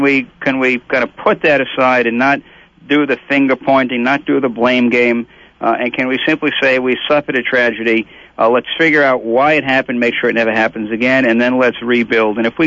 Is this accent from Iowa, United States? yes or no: no; Minnesota, United States; I just have a sense of great pride, extra pride today, being a Minnesotan.